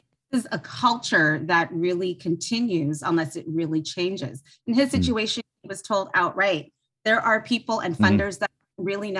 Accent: Toronto, Ontario, Canada; I am a Black woman. I grew up in Toronto area.

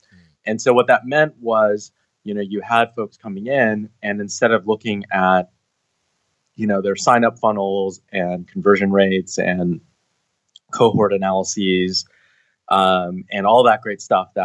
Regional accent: Seattle, Washington, United States; now in Bay Area, United States; at the time I had just moved to the Bay Area. I'm from Seattle originally

